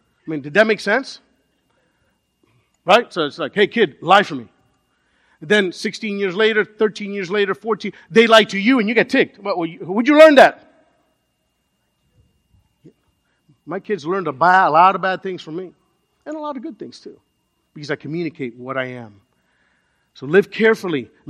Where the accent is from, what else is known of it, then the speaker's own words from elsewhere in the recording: Miami, Florida, United States; Even though I'm from Little Havana, Hialeah is my pick city.